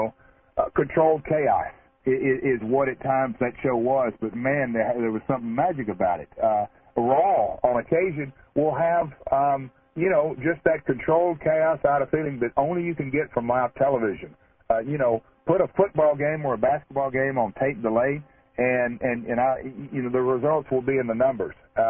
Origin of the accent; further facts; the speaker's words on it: United States; I'm the American blonde-haired, blue-eyed champion walking into the arena.